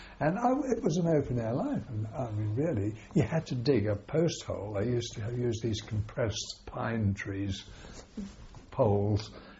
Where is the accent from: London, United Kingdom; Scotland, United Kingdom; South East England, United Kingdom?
London, United Kingdom; Thornton Heath; born there; I was born in England, in Thornton Heath, Surrey, in 1922. My father was a New Zealand soldier.